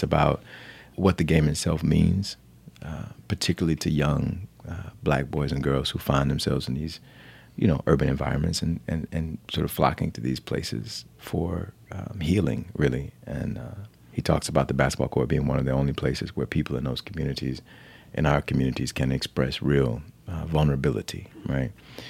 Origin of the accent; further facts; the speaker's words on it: Alabama, United States; Having been born and raised in Alabama, I find myself, you know, often wrestling with these ideas of like, what has my past done to me?